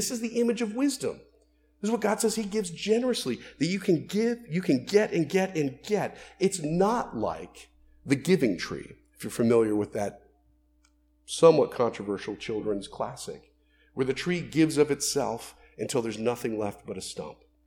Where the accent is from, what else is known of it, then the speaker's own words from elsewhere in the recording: Florida, United States; I grew up in Central Florida. I'm an orange person. We don't get good oranges up here.